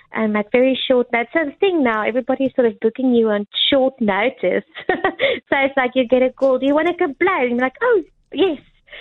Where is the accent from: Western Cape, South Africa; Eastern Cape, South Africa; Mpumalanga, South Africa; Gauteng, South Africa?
Western Cape, South Africa; Melkbosstrand; I grew up in Melkbosch Strand here in the Western Cape. And my dad played drums and my mom sang a bit in his band.